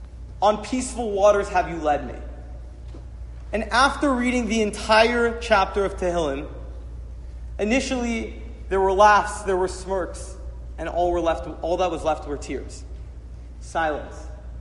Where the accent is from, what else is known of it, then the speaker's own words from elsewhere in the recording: Boston, Massachusetts, United States; I'm from Boston, and I'm in my second year in Smicha NYU.